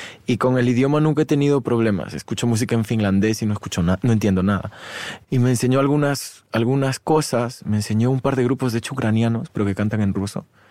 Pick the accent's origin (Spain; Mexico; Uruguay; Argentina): Spain; Barcelona, Catalonia; yo crecí en Barcelona, y en Barcelona, como tú sabes, hay muchos rusos.